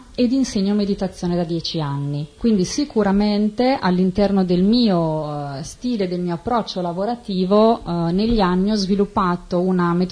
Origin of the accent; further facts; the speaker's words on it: Marotta, Marche, Italy; sono di Marotta e lavoro a Marotta.